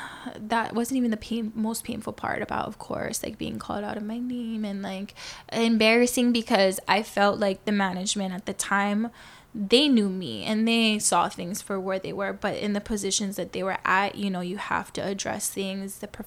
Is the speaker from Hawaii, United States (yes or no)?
yes; Hawaii, United States; when you're born and raised in Hawaii, you really know the diversity of the culture, and that we are very much blended down here